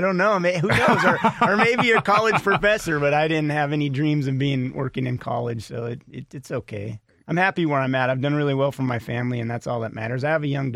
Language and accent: English; Las Vegas, Nevada, United States; No, Vegas is my hometown. I love Las Vegas. Why would you want to live anywhere else?